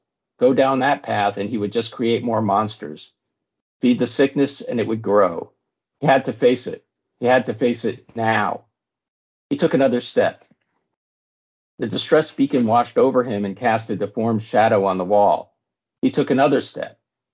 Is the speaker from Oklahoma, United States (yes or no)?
no; Virginia, United States; She lives in rural Virginia, which is my home state